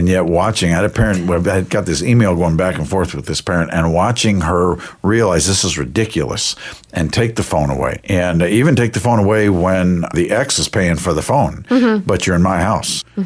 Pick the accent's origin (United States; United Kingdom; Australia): United States; Bethesda, Maryland; the house where I grew up in Bethesda, Maryland